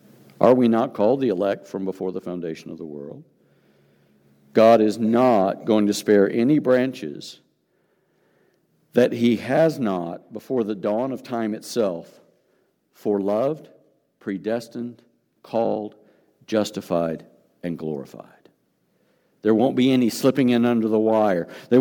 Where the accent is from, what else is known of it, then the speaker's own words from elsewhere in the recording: West Virginia, United States; Granted, I'm from West Virginia, and my family tree tends to go more straight up than most people's